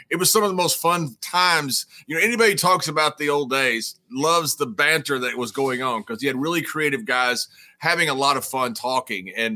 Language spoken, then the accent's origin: English; Texas, United States; guys, when I grew up West Texas, it was a poor era.